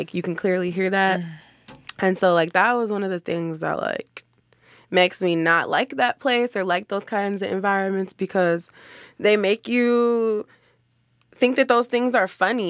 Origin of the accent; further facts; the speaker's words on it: Saint Paul, Minnesota, United States; Talking with him, I found out that he was from the same place as me, so I grew up in Frogtown.